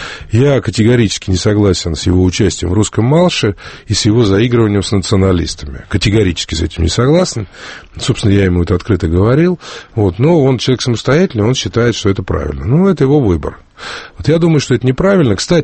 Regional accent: Nizhny Novgorod, Nizhny Novgorod Oblast, Russia; я сам из Нижнего Новгорода, и там Новый год собираюсь провести.

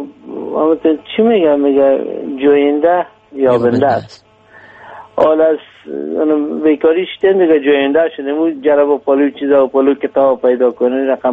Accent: Afghanistan

